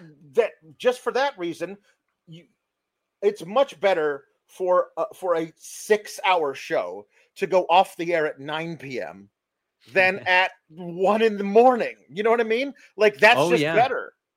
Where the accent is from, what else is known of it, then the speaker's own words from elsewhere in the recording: West Coast, United States; I grew up on the West Coast.